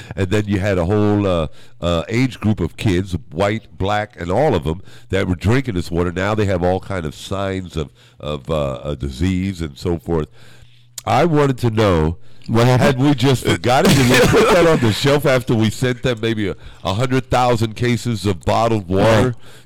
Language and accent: English; United States; one of the things that really insulted me as an American was the situation up in Flint, Michigan